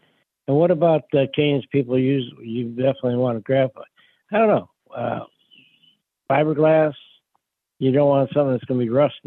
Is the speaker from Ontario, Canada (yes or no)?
yes; Niagara Falls, Ontario, Canada; I'm from Niagara Falls area near Toronto